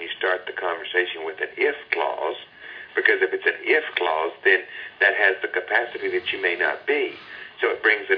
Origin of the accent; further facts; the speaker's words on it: Canada; hey, I'm Canadian.